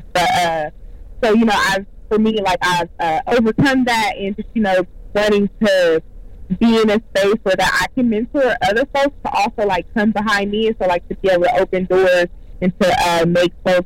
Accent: Ohio, United States; So I'm from Ohio. And so I came from Ohio

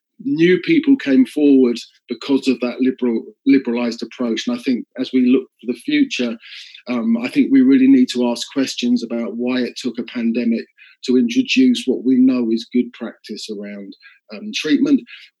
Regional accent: Bath, South West England, United Kingdom; the secondary needle and syringe program that we're running in my hometown of Bath.

